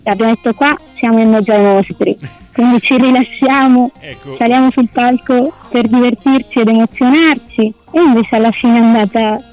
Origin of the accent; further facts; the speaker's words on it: Levanzo, Sicily, Italy; now in Barcelona, Spain; io sono siciliana dell'isola di Levanzo, di cuore levanzaro, ma entrambi viviamo a Barcellona, in Spagna.